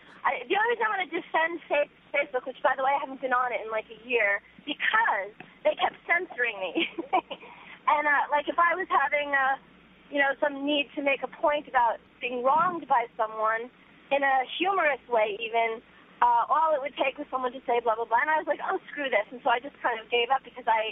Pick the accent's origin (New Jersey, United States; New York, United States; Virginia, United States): New York, United States; I grew up in Fufu, Westchester.